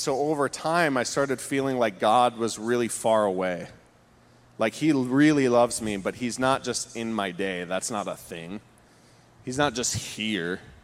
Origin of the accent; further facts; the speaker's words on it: Port Huron, Michigan, United States; I was born here in Port Huron. I was born at Port Huron Hospital. And I was born brought up in an atmosphere of the glory of the Lord.